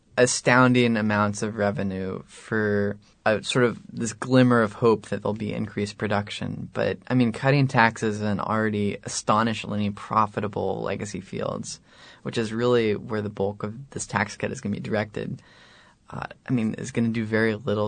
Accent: Sitka, Alaska, United States; for me, growing up in Sitka

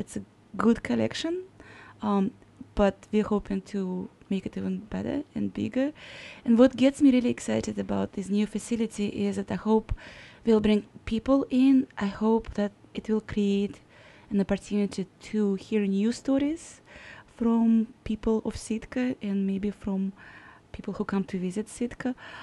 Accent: Saint Petersburg, Russia; now in Alaska, United States; I am from St. Petersburg, Russia, originally. I've been living in Alaska for over 16 years by now

